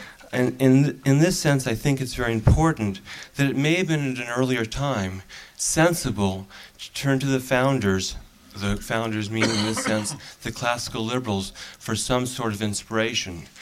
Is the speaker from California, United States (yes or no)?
yes; Beverly Hills, California, United States; I say this as a Jewish American. I'm not Christian. I'm not a Christian from a small town. I'm from Beverly Hills.